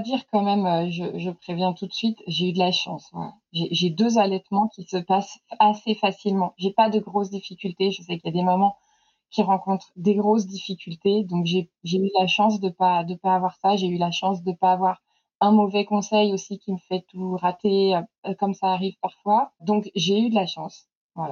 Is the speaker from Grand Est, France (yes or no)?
no; Brittany, France; now in Rambouillet, France; j'ai 37 ans, je suis illustratrice depuis 10 ans. À la base, je viens de la Bretagne, d'où un peu mon pseudo, mais maintenant, Maintenant, je suis à la lisière de la forêt de Rambouillet.